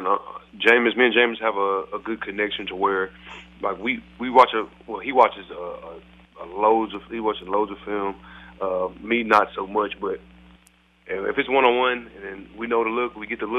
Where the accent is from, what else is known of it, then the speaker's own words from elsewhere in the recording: Galveston, Texas, United States; It's hot throughout the year, and they have a beach. So, you know, I grew up with a beach.